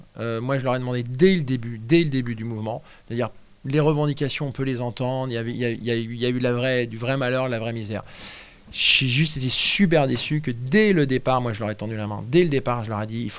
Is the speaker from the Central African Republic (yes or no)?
no; Rennes, Brittany, France; je suis rennais et donc breton et brétilien